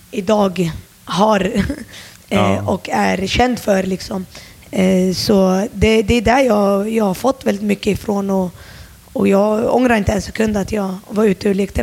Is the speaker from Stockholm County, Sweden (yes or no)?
yes; Södertälje, Stockholm County, Sweden; Jag är uppvuxen i Hovsjö. Där har jag bott i mina 25 år. Sista 3 åren flyttade jag till Eneta. Men man kan säga att under hela min uppväxt så har jag bott i Hovsjö och växt upp där med nära och kära.